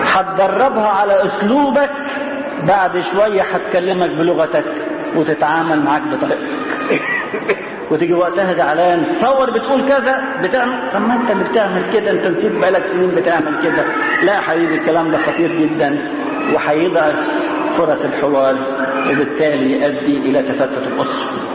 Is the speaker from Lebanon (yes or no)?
no; Egypt; وعلى فكرة زعيف فينا كمصريين بصفة عامة